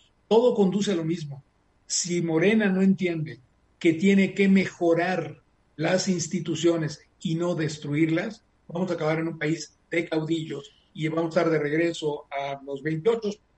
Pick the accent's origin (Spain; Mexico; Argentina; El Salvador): Mexico; San Luis Potosí; Yo soy de San Luis Potosí y uno de los problemas es que vives en una sociedad que es muy pequeña entre sí